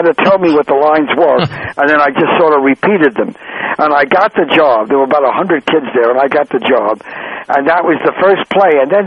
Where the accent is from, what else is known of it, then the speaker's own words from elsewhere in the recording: Queens, New York, United States; born there; All right. I was born in Richmond Hill, Queens